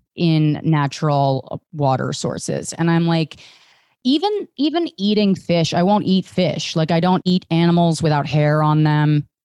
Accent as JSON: {"language": "English", "region": "Virginia", "country": "United States", "tie": "born or raised there", "said": "I grew up in right outside of DC."}